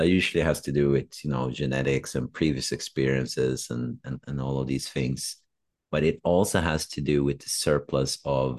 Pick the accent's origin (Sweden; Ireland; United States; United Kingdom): Sweden; where I grew up in Sweden. Sure, we're open as Swedes